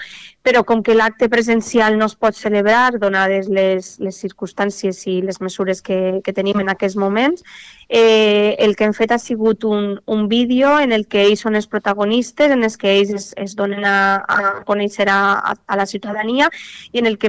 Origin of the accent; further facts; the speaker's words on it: Valencian Community, Spain; símbols de la nostra identitat com a valencians i valencianes